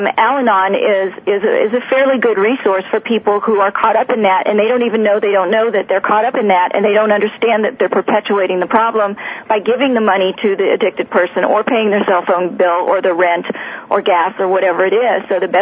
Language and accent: English; Minnesota, United States; I'm just from Minnesota.